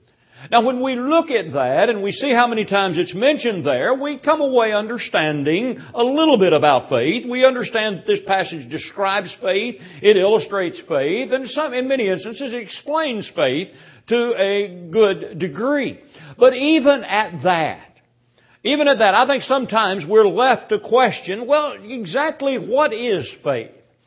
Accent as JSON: {"language": "English", "town": "Louisville", "region": "Kentucky", "country": "United States", "tie": "born or raised there", "said": "He preached for several years there in my hometown of Louisville, Kentucky."}